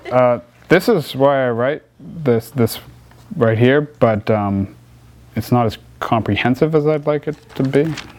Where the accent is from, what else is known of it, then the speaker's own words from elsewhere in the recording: Peabody, Massachusetts, United States; I'm 17. I'm from Peabody, as those two are.